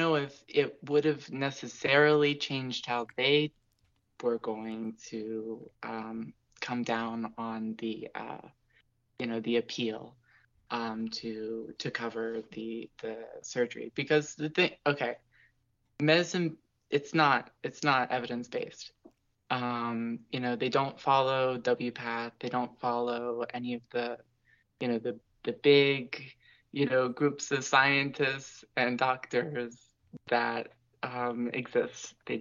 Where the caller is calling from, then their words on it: Pennsylvania, United States; I'm from PA.